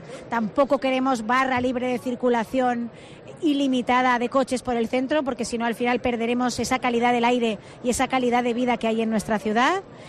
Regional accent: Castellón, Valencian Community, Spain; Que somos de Castellón y tenemos que contar las bondades de nuestra tierra

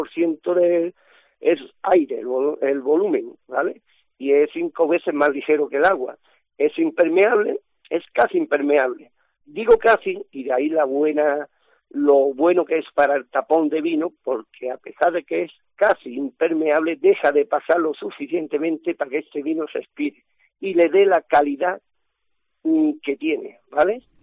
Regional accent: Jimena de la Frontera, Andalusia, Spain; ha llegado a las puertas de Jimena, yo soy de Jimena de la Frontera, y a las puertas de Alcalá

